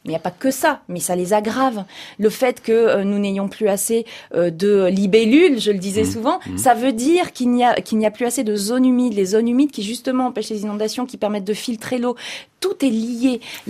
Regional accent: Hauts-de-France, France; Moi, je viens du Nord-Pas-de-Calais-Picardie, Hauts-de-France maintenant ça s'appelle.

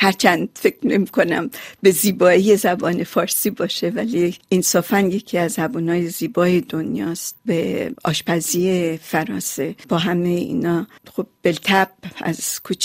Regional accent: Iran; moved away as an adult; now in United States; من هم مثل اغلب مهاجرین با ترک وطنم ایران بود که متوجه هویتم به عنوان یک ایرانی شدم.

